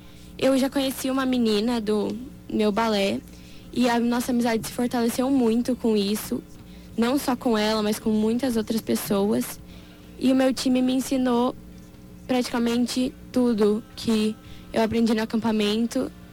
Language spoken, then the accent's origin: Portuguese; Dourados, Mato Grosso do Sul, Brazil; Eu sou daqui de Dourados.